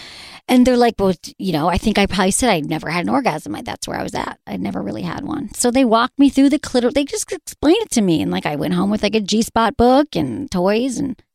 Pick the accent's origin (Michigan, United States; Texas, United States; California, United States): Michigan, United States; I was in Michigan. I'm from Michigan, driving to Chicago